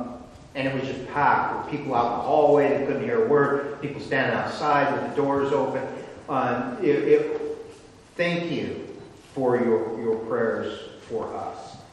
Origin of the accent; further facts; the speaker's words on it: Washington, United States; As most of you know, many of you know, I grew up in Skagit County.